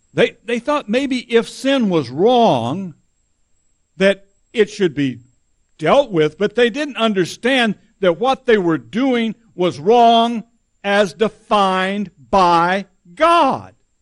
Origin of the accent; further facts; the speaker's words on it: Texas, United States; I know as a Texan, it's hard for me to believe that I'm not more right than anybody else.